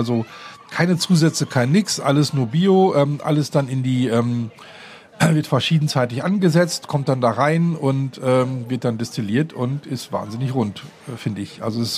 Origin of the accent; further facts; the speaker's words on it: North Rhine-Westphalia, Germany; ich bin im Münsterland groß geworden.